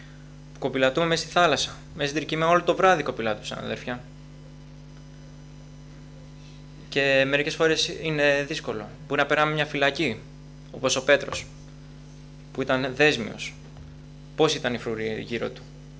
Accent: Alexandroupoli, Eastern Macedonia and Thrace, Greece; now in Athens, Greece; για όσους δεν με ξέρουν, είμαι από Αλεξανδρούπολη

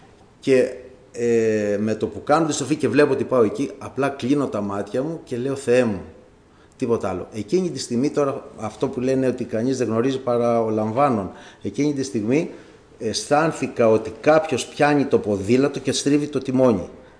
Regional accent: Lemnos, North Aegean, Greece; born there; εγώ γεννήθηκα στη Λίμνο.

